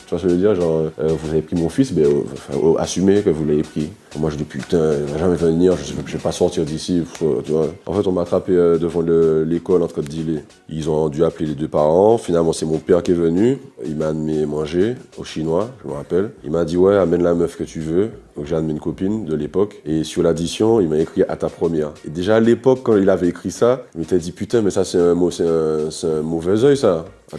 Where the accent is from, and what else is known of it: Martinique; born or raised there